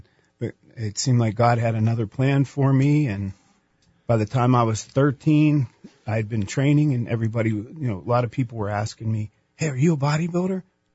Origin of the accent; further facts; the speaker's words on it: Pennsylvania, United States; now in Albuquerque, United States; So originally, I'm from Western Pennsylvania, and my fitness journey started at age 10.